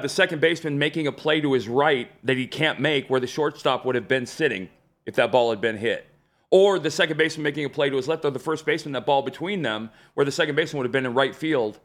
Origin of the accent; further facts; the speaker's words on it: Arizona, United States; I grew up in Arizona. Nobody's born and raised in Phoenix.